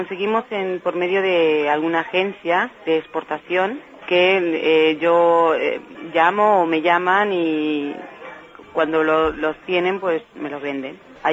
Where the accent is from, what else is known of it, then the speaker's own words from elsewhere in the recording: Peru; Los peruanos como los españoles, como ustedes, pues somos bastante arraigados a nuestros países, ¿no?